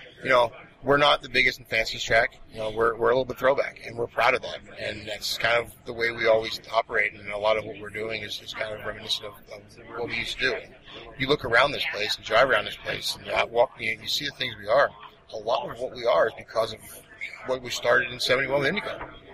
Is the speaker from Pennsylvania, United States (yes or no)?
yes; Pennsylvania, United States; 13. 13 years old. I grew up outside of Philly.